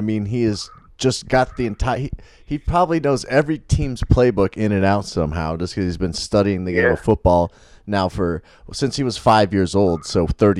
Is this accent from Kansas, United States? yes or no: yes; Kansas City, Kansas, United States; I mean, I'm from Kansas City, Kansas, you know, side and Missouri side.